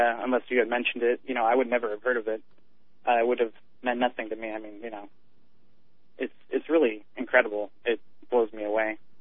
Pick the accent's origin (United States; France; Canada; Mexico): United States; Washington; Hey, I'm 19. I'm from Washington.